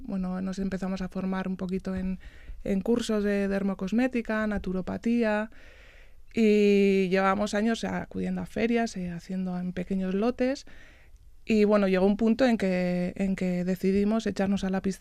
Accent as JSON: {"language": "Spanish", "town": "Ubide", "region": "Basque Country", "country": "Spain", "said": "nosotras somos de Ubide, a 7 kilómetros de Otxandio."}